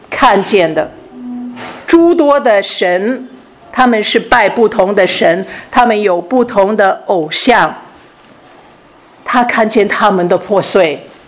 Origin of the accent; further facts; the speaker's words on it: Hong Kong; 我这样的人，我是从香港来的